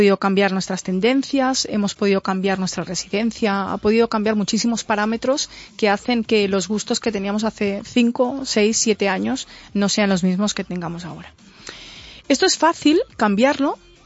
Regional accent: Spain; now in United States; ha determinado que soy de España y que estoy fuera

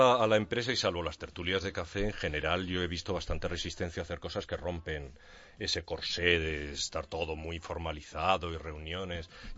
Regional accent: Madrid, Community of Madrid, Spain; Y yo también soy de Madrid.

